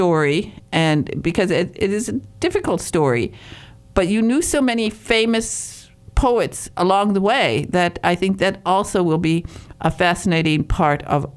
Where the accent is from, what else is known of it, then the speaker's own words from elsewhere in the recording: Michigan, United States; I'm from Michigan, so yeah. I'm more aware of people of Michigan and Minnesota than the average person